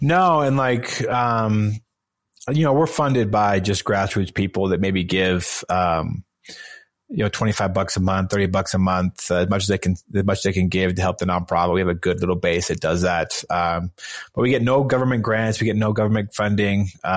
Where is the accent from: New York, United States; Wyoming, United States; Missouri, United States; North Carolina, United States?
Wyoming, United States; like I always use the example, you know, cause I'm from Wyoming, of a wolf